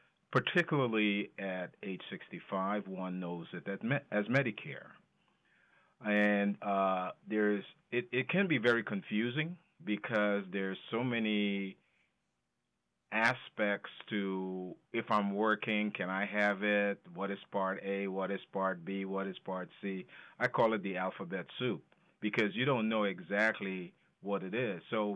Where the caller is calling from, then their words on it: New Jersey, United States; Some days I'm in New York, seldom in Connecticut, but today I'm calling in from New Jersey.